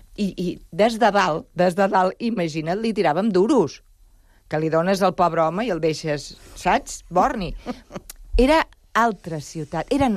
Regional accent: Barcelona, Catalonia, Spain; Catalan is a second language; La meva infantesa, Barcelona, a l'Eixample, jo vaig aprendre català perquè els meus pares van dir allà on fueres, haz lo que vieres.

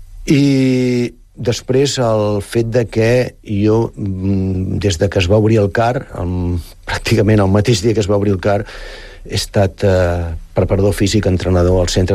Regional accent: Sant Vicenç de Castellet, Catalonia, Spain; born there; moved away as an adult; now in Sant Cugat, Spain; vaig néixer a Sant Vicenç el 58 i des dels 28 anys que ens vam ja començar a desplaçar per motius de feina i he viscut a Sant Cugat 35 anys.

